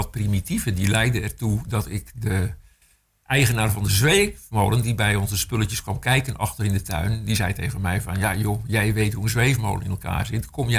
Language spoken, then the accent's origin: Dutch; Enkhuizen, North Holland, Netherlands; Dan gaat het niet om de stad Enkhuizen. Mm-hmm. Daar ben ik geboren en opgegroeid.